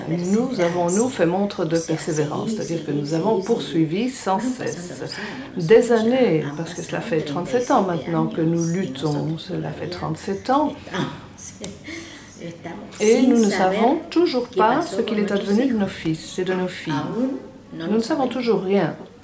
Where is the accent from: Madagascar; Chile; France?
Chile; Nous sommes originaires du Chili.